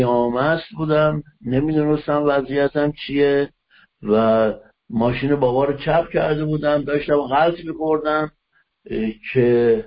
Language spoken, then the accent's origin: Persian; Santa Barbara, California, United States; مادرم معلم بود، پدرم دکتر بود و توی شهر سانتا باربارا بزرگ شدم. لازم به تذکری که سانتا باربارا یکی از شهرهای بسیار زیبای جنوب کالیفرنیا است